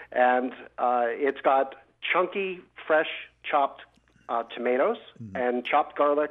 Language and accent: English; New York, United States; I'm originally from Long Island many years ago. I haven't lived there in 30 years.